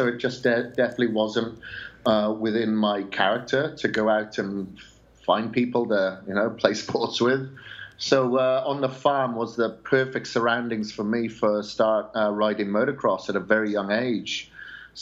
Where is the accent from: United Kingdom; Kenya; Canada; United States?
United Kingdom; Wales; And I still think of myself as that farm boy growing up in Wales, to be honest with you.